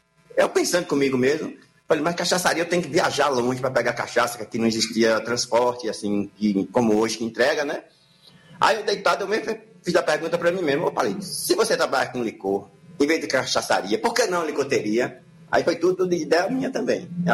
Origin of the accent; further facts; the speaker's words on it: Vale do Capão, Bahia, Brazil; Nasci aqui no Capão.